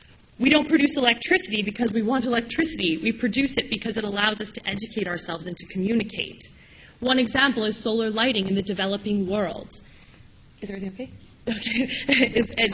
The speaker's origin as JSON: {"language": "English", "country": "Canada", "said": "I hold a unique position of being a Canadian who runs a global not-for-profit."}